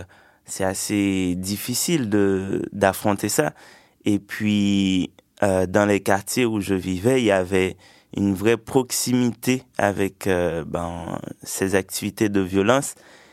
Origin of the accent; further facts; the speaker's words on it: Sud-Est, Haiti; also born or lived in Port-au-Prince; J'ai grandi en Haïti, dans une petite campagne, dans le sud-est du pays. Ouais, j'ai passé jusqu'à mes 11 ans là-bas. Et après, j'ai migré à Port-au-Prince pour aller au lycée.